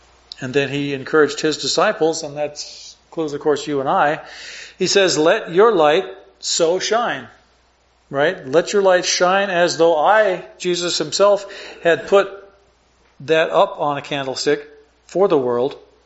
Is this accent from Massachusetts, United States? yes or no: no; Phoenix, Arizona, United States; Laura and I were born and raised in Phoenix, Arizona area, and then I taught for 9 years in one remote part of Arizona, and then 18 more years in Payson, Arizona, beautiful spot.